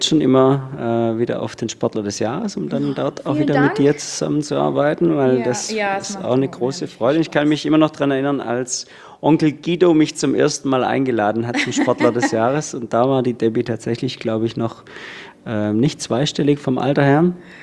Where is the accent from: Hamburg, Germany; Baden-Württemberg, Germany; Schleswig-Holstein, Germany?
Baden-Württemberg, Germany; ich komme aus dem Schwarzwald, da gibt es so ein bisschen Berge gewohnt.